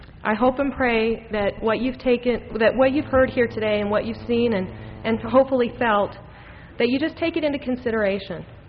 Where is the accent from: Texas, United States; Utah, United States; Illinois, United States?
Utah, United States; However, I was born and raised right here in Utah, as was a number of my ancestors who were polygamists.